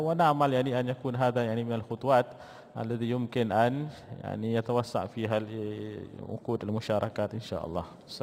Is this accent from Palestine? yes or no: no; Malaysia; وأحببت كذلك أن أشير إلى عندنا في ماليزيا